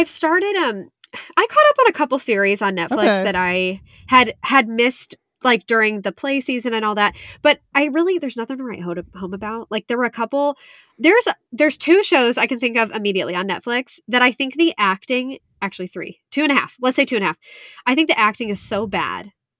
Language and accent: English; Indiana, United States; I've always been kind of proud of Indiana Jones because we're from Indiana.